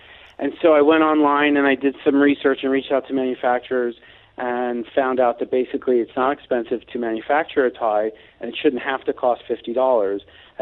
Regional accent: Miami Beach, Florida, United States; also born or lived in Chicago; No, so I'm actually originally from Miami Beach, went to Beach High, and then ended up going to college and law school in the Midwest, and then became basically a Chicago area resident for about 20 years.

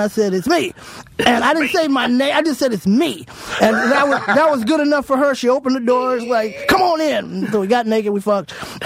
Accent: Los Angeles, California, United States; born there; Yeah, originally. Oh, really? I was born in L.A.

